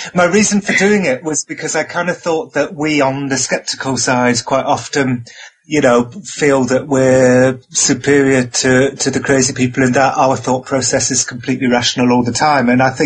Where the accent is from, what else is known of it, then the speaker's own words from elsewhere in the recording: Cardiff, Wales, United Kingdom; now in London, United Kingdom; I'm from Cardiff in Wales.